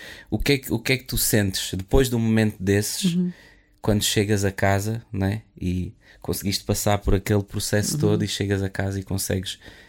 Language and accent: Portuguese; Portugal; born there; also born or lived in France; eu nasci cá em Portugal, mas os meus pais são angolanos. Vivi em França e pronto, e estive noutros países durante algum tempo. E conheci a África muito tarde.